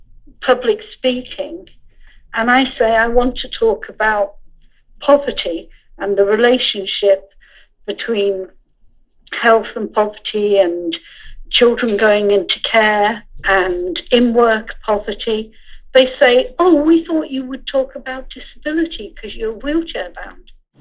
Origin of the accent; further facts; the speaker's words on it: Ireland; I'm Irish. I'm disabled. I'm a woman. I've lived in poverty. I've been to university. I'm from many communities.